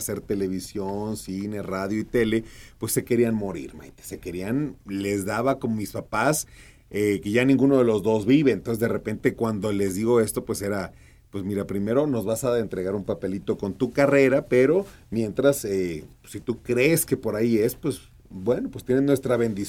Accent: Hermosillo, Sonora, Mexico; born there; yo nací en Hermosillo, Sonora, y mi familia es una familia muy tradicional y muy conservadora, que toda la vida se dedicó a la agricultura y a la ganadería, como toda mi familia y como muchas familias de allá de Sonora.

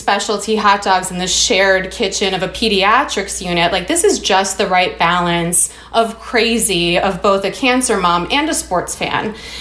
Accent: Chicago, Illinois, United States; So, you know, I'm from Chicago

